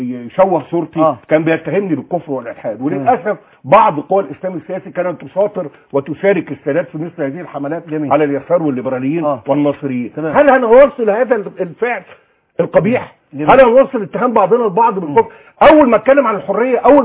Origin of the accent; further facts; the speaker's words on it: Egypt; احنا اولا مجموعه من المصريين